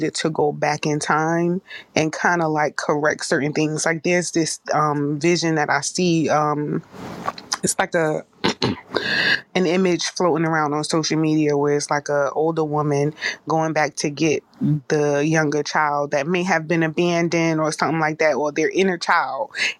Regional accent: Newark, New Jersey, United States; y'all. I am from Jersey, from Newark, New Jersey, to be exact.

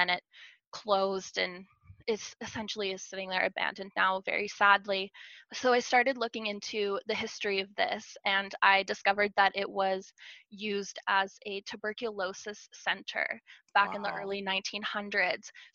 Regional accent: Ninette, Manitoba, Canada; the documentary is about the history of a sanatorium that was in my hometown of Ninette, Manitoba.

